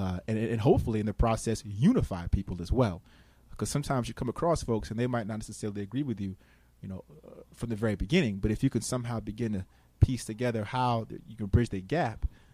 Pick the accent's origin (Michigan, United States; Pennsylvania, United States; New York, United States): New York, United States; Schenectady; I am a local guy in the sense that when I talk about my story growing up in Schenectady